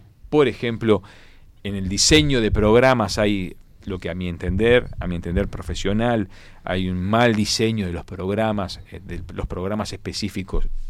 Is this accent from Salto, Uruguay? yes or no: no; Montevideo, Uruguay; born there; Yo soy el Cerrito de la Victoria, nací en el Cerrito.